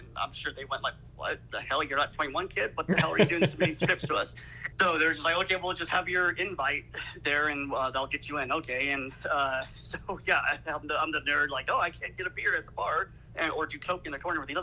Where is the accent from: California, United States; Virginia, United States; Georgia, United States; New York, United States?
California, United States; Lone Pine; Where are you from in LA? I'm from Lone Pine.